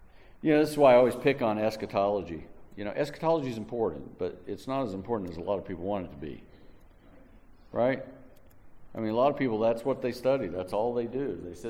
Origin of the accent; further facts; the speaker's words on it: New Braunfels, Texas, United States; I tell people, I'm from New Braunfels. Oh yeah, where's that? Well, it's near San Antonio.